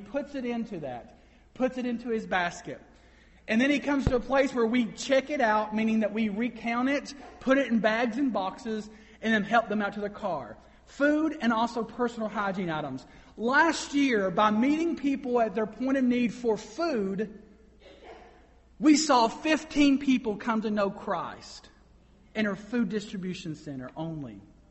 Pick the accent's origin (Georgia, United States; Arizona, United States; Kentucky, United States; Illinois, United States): Kentucky, United States; I'm born and raised in Eastern Kentucky, but one of the unique things about Eastern Kentucky is that we have two cultures living side by side.